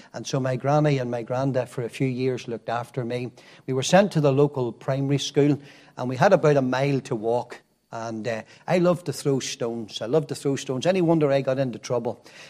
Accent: Nottingham, East Midlands, United Kingdom; born there; I was born in England. I know you're hard to believe whenever you hear this accent, but I was born in Nottingham

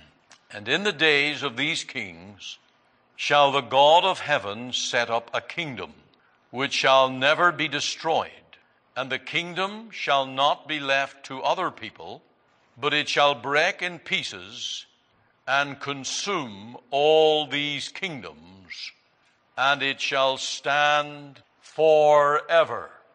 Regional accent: Canada; not to be even boasting as a Canadian.

